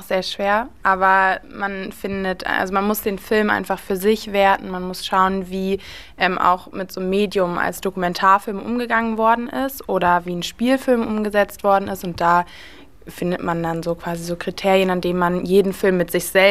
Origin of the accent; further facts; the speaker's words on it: Berlin, Germany; ich bin 16 Jahre alt, ich komme auch aus Berlin.